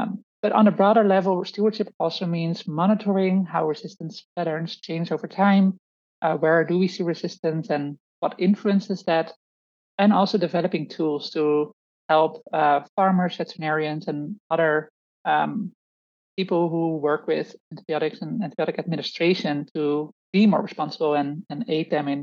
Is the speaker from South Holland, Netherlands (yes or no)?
yes; South Holland, Netherlands; now in Canada; I'm from the Netherlands originally, near Rotterdam. That's where I grew up, not on a farm. But my dad's side of the family is coming from a long lineage of farmers.